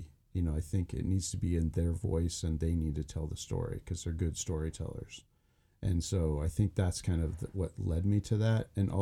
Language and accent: English; Bethel, Alaska, United States; I had plenty of my friends growing up in Bethel.